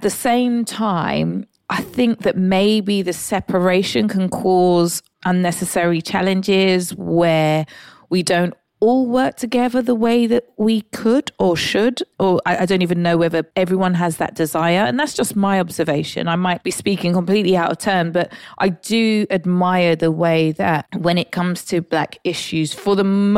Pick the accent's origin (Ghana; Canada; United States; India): Ghana; I hail from Ghana. That's where my parents are from and my majority of my family.